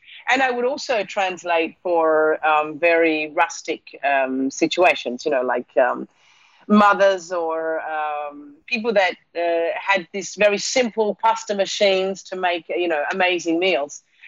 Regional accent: Australia; I'm originally from Australia

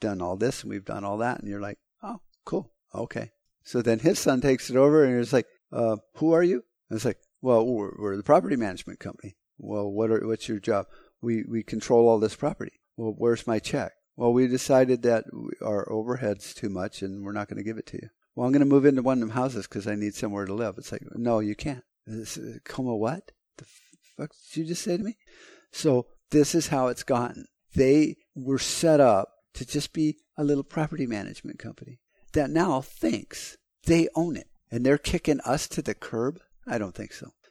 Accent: United States; I'm an American. This is my country, and I know how it was set up.

